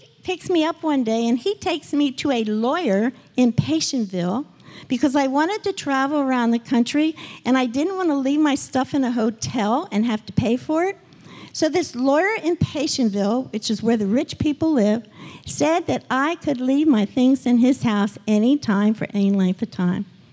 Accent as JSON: {"language": "English", "region": "California", "country": "United States", "said": "Now, I was from California, so I have a regular ticket from California to Miami"}